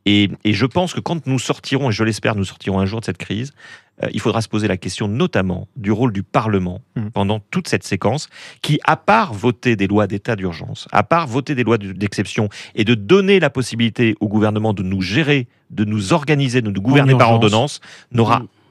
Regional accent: France; Moi, je suis français

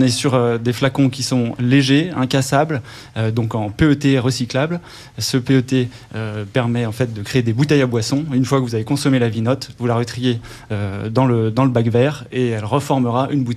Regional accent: Bourgogne-Franche-Comté, France; Oula, moi je viens de Bourgogne et je travaillais simplement dans les transports et l'énergie.

